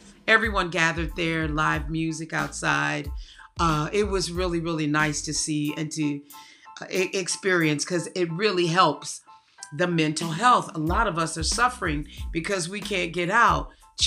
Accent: Gary, Indiana, United States; it reminds me like how I grew up anyway in America and Gary.

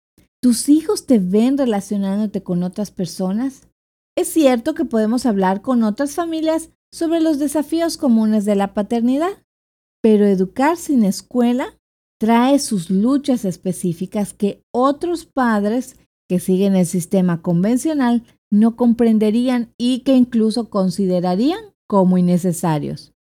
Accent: Mexico; Debido a que nosotros somos mexicanos, esperábamos alcanzar a las familias de nuestro país

